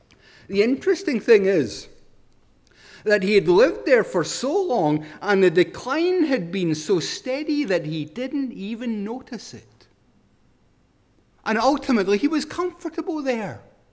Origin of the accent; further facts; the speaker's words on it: Paisley, Scotland, United Kingdom; also born or lived in Isle of Skye; I grew up partly in Paisley, partly in the island of Skye.